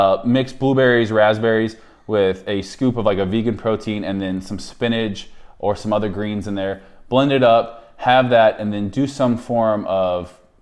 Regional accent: United States; now in Australia; Growing up in America compared to Australia

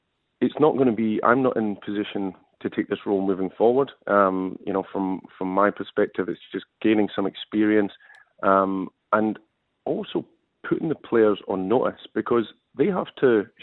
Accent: Scotland, United Kingdom; Well, we're both Scottish, so we have that running in common anyway.

